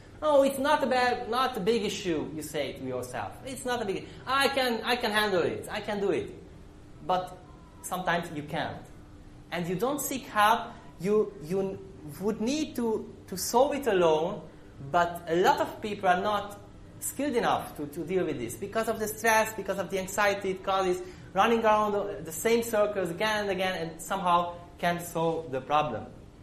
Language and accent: English; Hungary; from Hungary.